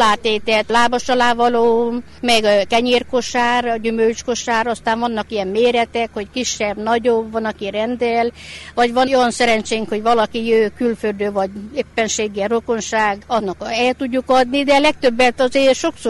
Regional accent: Bezid, Mureș County, Romania; Azt mondták édesanyám még, hogy én úgy beleszülettem, mert akkor annak idején 54-ben születtem, volt kalapvaró gyár Bözödön, édesanyám vitt magával, hogy tudjon szoptatni.

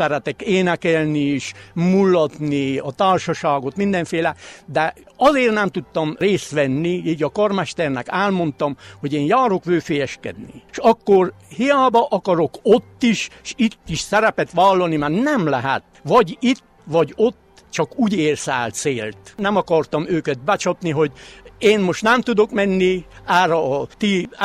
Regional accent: Szentivánlaborfalva, Covasna, Romania; egy csodálatos falu volt Szent Iván Laborfalva. És mi gyermekül úgy nőttünk fel, hogy ezeket a dolgokat nagyon átvettük, szerettük, és még most is, 70 éves vagyok

